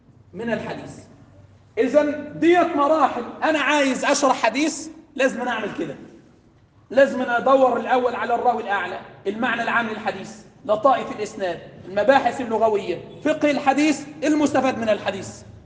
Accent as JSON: {"language": "Arabic", "region": "Upper Egypt", "country": "Egypt", "said": "شوف الصعيد النهارده الناس عندنا في الصعيد كانوا لما يستحلف واحد يقول له قولوا"}